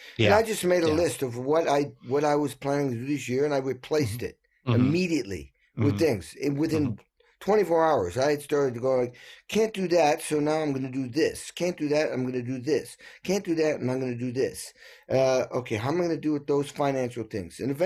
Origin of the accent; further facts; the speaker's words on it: New England, United States; I grew up in New England and like an old dairy farm, and there was nothing to watch on TV.